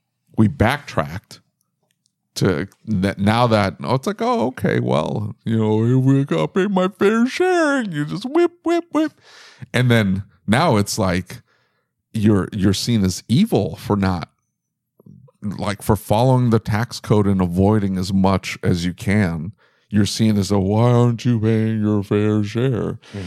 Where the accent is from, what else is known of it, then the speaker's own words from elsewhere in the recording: Northeast, United States; So I'm from the Northeast, right?